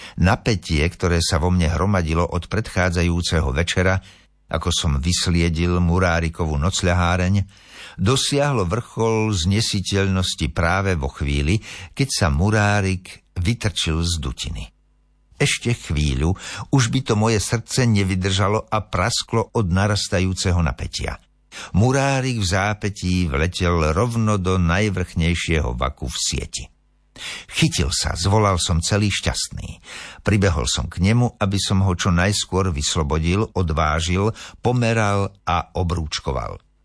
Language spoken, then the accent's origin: Slovak; Liptovská Revúca, Žilina Region, Slovakia; v mojej rodnej dedine Liptovské Revúce.